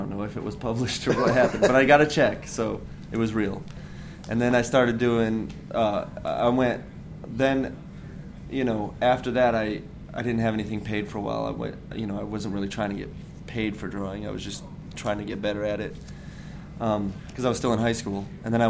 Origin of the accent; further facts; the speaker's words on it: Anderson, Indiana, United States; born there; I was born in Anderson, Indiana.